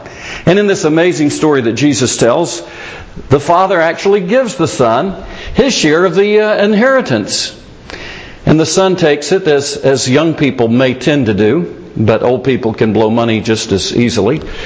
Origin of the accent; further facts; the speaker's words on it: Myrtle Beach, South Carolina, United States; also born or lived in Asheville, North Carolina; I learned to preach on the street corners of Asheville, North Carolina, and some in my hometown of Myrtle Beach, South Carolina.